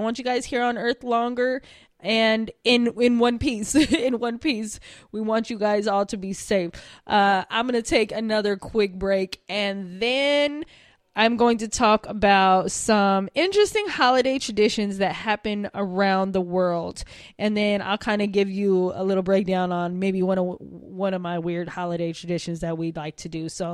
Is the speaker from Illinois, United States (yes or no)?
no; Utah, United States; because I'm from Utah